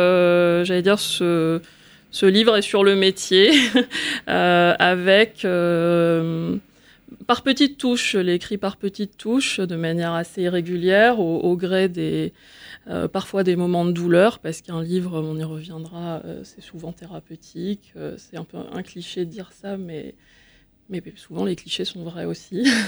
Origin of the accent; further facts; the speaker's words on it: Tunisia; moved away as an adult; now in France; cette société où je suis née en Tunisie, parfois en vivant plus comme une Française que comme une Tunisienne, donc beaucoup de paradoxes dès la plus tendre enfance, et puis ensuite l'arrivée en France à 22 ans